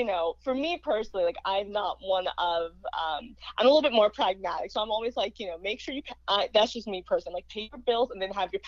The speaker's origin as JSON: {"language": "English", "town": "Palos Verdes Estates", "region": "California", "country": "United States", "tie": "born or raised there", "said": "But yeah, I was born and raised in Palos Verdes Estates, which is a beach suburb in LA."}